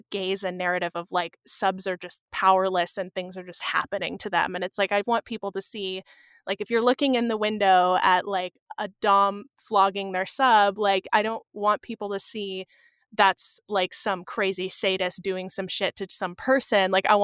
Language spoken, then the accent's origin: English; California, United States; I was recalling, I grew up outside of San Francisco.